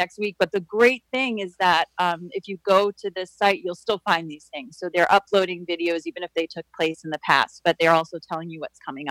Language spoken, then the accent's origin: English; New York, United States; because I'm from Long Island and I grew up going to the Halfell Hills Library, but that's very close to Syosset